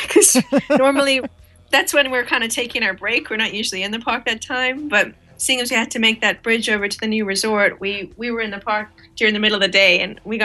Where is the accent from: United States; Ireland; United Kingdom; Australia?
Ireland; I grew up in Ireland and I have a lot of English friends.